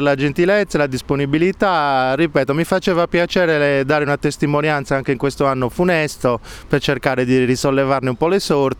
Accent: Sardinia, Italy; io mi sento molto a mio agio con la mia identità di sardo, cioè sono in un'isola al centro del Mediterraneo

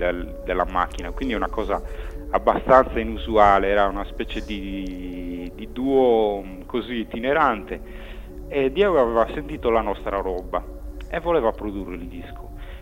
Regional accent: Sardinia, Italy; è una cosa abbastanza particolare se uno pensa che io vengo dalla Barbagia

